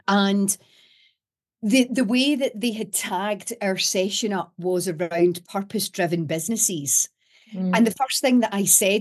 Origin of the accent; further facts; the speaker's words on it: Wishaw, Scotland, United Kingdom; also born or lived in Glasgow; being Scottish and being originally from Glasgow and then moving out to a little town called Wishaw, or Wishy if you're local.